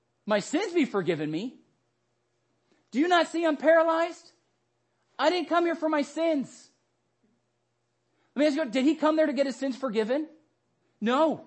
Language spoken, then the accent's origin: English; Arizona, United States; I grew up in Arizona.